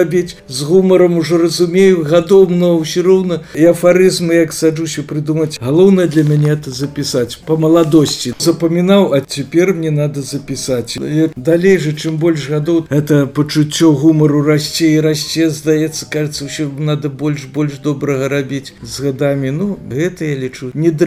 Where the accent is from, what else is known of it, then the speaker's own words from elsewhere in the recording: Belarus; Вот визитка, что я с Беларуси